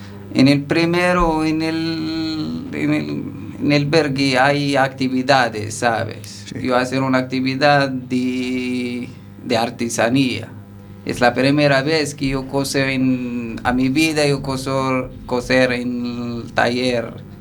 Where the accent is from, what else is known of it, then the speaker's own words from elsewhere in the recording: Casablanca, Casablanca-Settat, Morocco; Spanish is a second language; now in A Coruña, Spain; Yo soy de Marruecos, de Casablanca. Me vengo en Coruña la primera vez